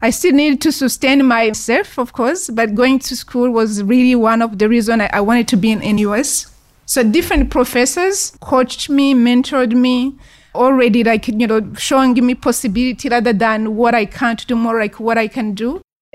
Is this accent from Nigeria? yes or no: no; Rwanda; now in United States; I'm actually originally from Rwanda. So my name doesn't really give that. I was born and raised in Rwanda, and I left Rwanda in 1994. Since then, I lived in different countries in Africa, and at some point immigrated to the U.S. legally